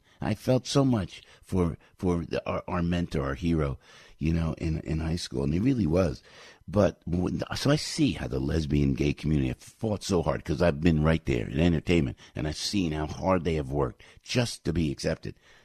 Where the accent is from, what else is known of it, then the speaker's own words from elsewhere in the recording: New York, United States; We're from New York, from New Jersey.